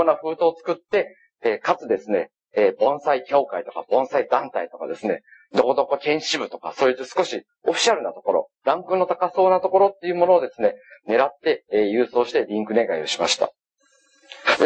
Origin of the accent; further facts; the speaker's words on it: Kinashi, Kagawa, Japan; born there; 私は木梨町っていうところで生まれて、